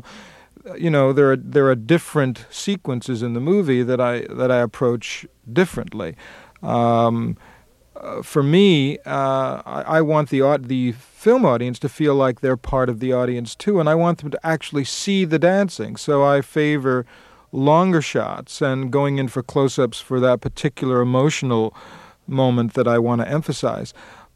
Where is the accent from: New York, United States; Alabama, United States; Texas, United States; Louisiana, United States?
New York, United States; Queens; And I grew up in Queens. We didn't dirty dance, apparently, in the basements of Queens.